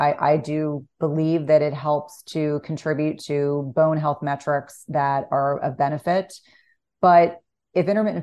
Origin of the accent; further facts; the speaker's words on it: New Jersey, United States; I was like, I grew up in New Jersey.